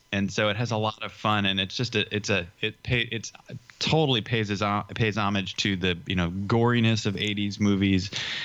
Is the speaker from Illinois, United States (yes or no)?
yes; Chicago, Illinois, United States; Yeah, I grew up in Chicago, and she filmed in Chicago, obviously, no secret there.